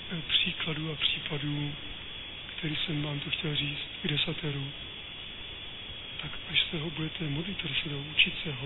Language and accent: Czech; South Moravian Region, Czechia; Z Jižní Moravy, odkud pocházím, tak tam není snad jeden dětský domov.